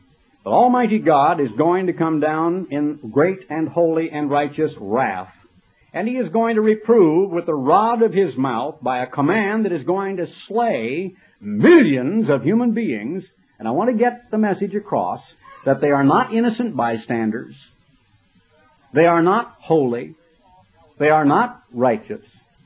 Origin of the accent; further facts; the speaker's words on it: United States; I'm an American, and I'm a fairly patriotic American